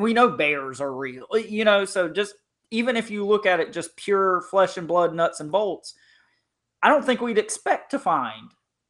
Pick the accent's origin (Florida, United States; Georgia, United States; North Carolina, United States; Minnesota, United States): North Carolina, United States; I grew up in Eastern North Carolina across the creek from a very large military institution. The base is called Camp Lejeune.